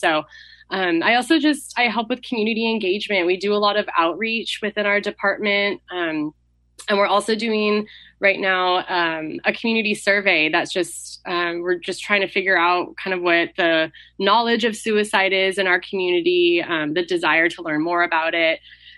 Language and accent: English; San Luis Obispo, California, United States; I was born and raised in San Luis Obispo. I call this place home